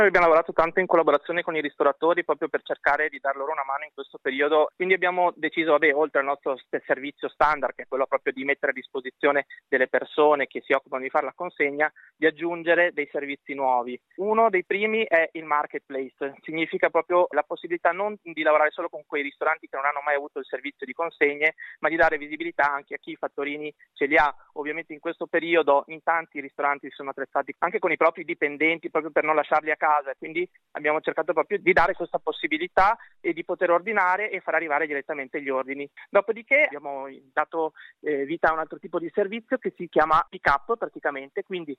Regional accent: Treviso, Veneto, Italy; diciamo che noi siamo nati in un centro di provincia perché siamo di Treviso, no?

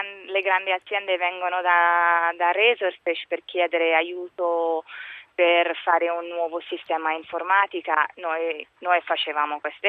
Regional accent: Dubai, United Arab Emirates; Io praticamente sono cresciuta a Dubai, però grazie a una borsa di studio sono andata a studiare a New York University per informatica e giornalismo.

